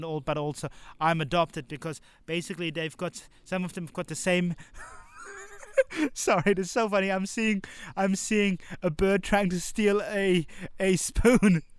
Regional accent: Transylvania, Romania; where Romania formed their constitution in my hometown region in Transylvania.

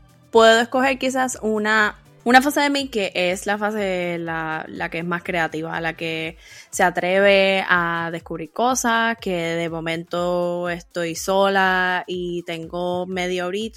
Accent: Puerto Rico; moved away as an adult; also born or lived in Columbus, Ohio; now in Boston, United States; es una mujer puertorriqueña, tengo 34 años. Estoy viviendo en Boston ahora, pero viví, crecí, estudié, trabajé en Puerto Rico. Me mudé de Puerto Rico en el 2018, así que llevo unos añitos fuera de Puerto Rico, trabajando en diferentes estados de Estados Unidos.

